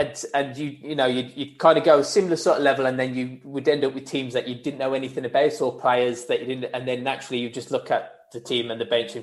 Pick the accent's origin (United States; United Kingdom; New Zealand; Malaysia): United Kingdom; Wolverhampton, West Midlands; Where before, I'd have to say I'm from Wolverhampton.